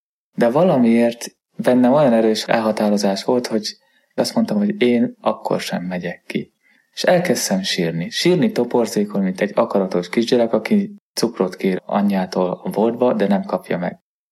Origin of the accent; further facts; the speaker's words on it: Göd, Pest, Hungary; Gödről származom, édesanyám meg édesapám is pedagógus.